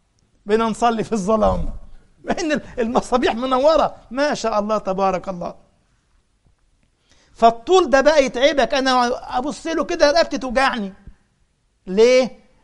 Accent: Egypt; احنا كلمة بسيط في مصر بالدارجة يعني قليل على عكس اللغة

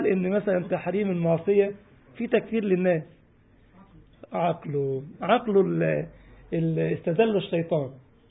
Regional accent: Egypt; زي عندنا في مصر تجد مثلا واحد تخصصه طبيب سموم

